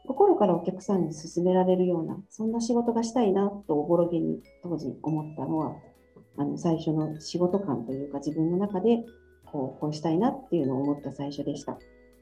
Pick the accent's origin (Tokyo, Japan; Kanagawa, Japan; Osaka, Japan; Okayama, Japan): Okayama, Japan; 岡山生まれ、岡山育ちです。